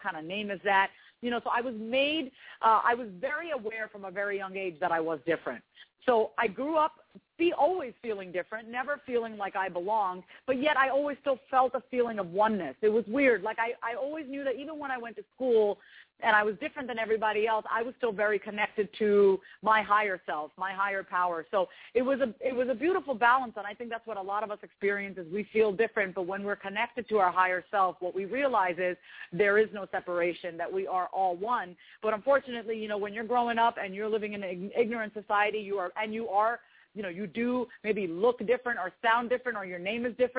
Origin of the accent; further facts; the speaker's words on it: New York, United States; So I was raised on Long Island, New York. My parents are Indian immigrants. They came here in the 70s, and I grew up in a predominantly white town.